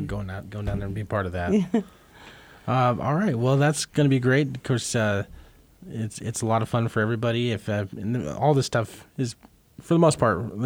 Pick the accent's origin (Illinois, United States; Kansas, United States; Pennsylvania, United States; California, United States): Kansas, United States; I'm from the Kansas City area, so cool.